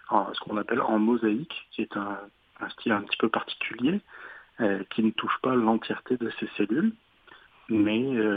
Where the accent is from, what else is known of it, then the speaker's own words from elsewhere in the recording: France; now in Canada; Oui, à l'origine, en France, vous l'entendez à mon accent, je suis français.